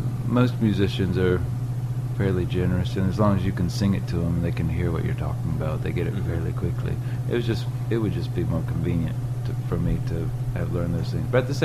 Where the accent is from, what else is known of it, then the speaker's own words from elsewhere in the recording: South Carolina, United States; I grew up in South Carolina. I mean, that's everywhere, but it was a big deal around our house.